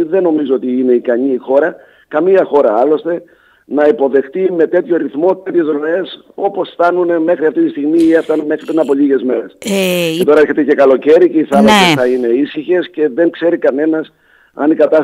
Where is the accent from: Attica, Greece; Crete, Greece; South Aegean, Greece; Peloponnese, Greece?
Peloponnese, Greece; Gortynia; και οι περισσότεροι από την Κορτινία.